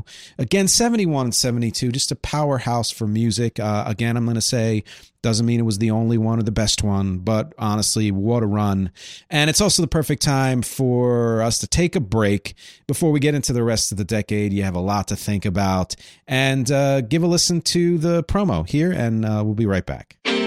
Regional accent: Philadelphia, Pennsylvania, United States; he's also from near where I grew up in the Philly area.

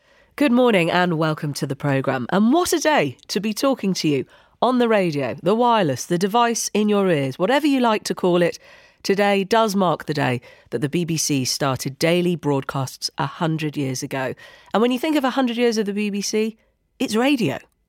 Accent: Manchester, North West England, United Kingdom; growing up in Manchester, everyone was an auntie.

